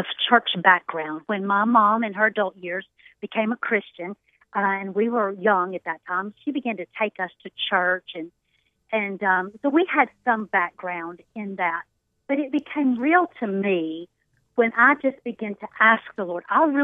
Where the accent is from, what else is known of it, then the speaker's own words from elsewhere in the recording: Shreveport, Louisiana, United States; moved away; I grew up in Shreveport, Louisiana. So I'm kind of a Louisiana girl, even though I have been in Texas for some 17 years by this point, but I grew up and still have family in Shreveport, Louisiana.